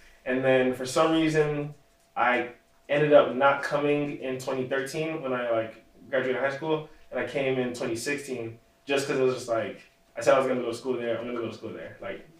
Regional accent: Miami, Florida, United States; So I'm from Miami. I'm not from out here.

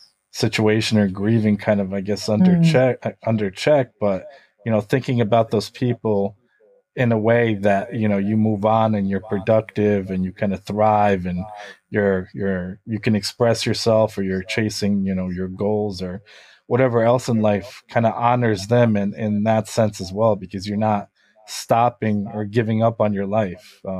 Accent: Ukraine; I'm originally from Ukraine, from Eastern Europe. So people from Eastern Europe are usually more stoic

